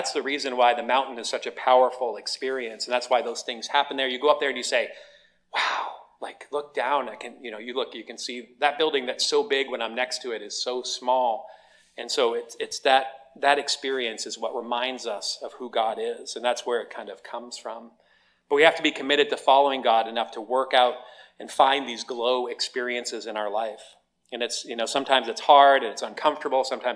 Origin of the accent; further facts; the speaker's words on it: Scotland, United Kingdom; me being a Scottish person, or, you know, from Scottish descent